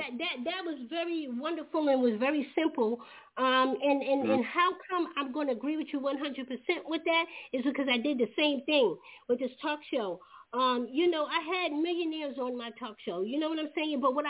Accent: New York, United States; Listen, I got I'm from New York, and people call me aggressive so much.

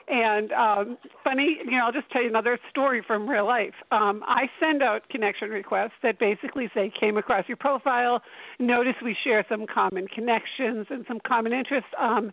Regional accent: Boston, Massachusetts, United States; I grew up in Boston and went to school in New York.

